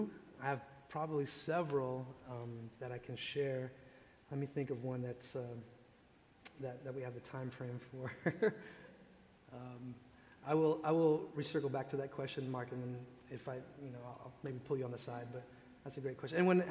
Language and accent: English; Philippines; first language Tagalog; English is a second language; I know that's not Tagalog, which is my native language. That's not English.